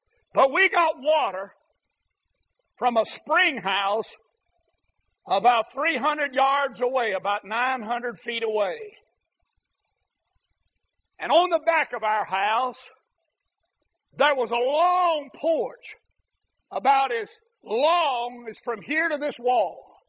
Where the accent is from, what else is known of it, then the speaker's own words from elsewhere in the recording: Greensboro, North Carolina, United States; from Greensboro, North Carolina.